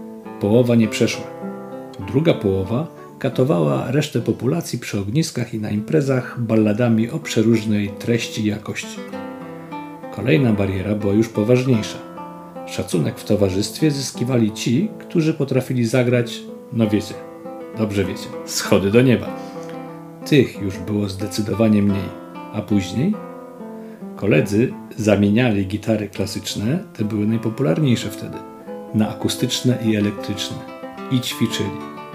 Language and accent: Polish; Zamość, Lublin Voivodeship, Poland; Dorastałem w latach 80. w późnym PRL-u, w malowniczym Zamościu.